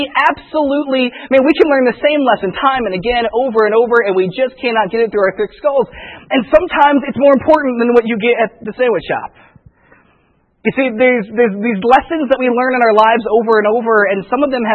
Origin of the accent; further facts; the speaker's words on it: Indiana, United States; Well, growing up in Indiana, we don't have that.